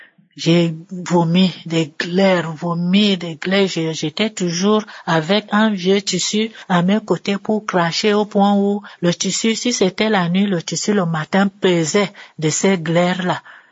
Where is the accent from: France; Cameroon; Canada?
Cameroon; Yaoundé, Centre; Je suis une Camerounaise vivant à Yaoundé.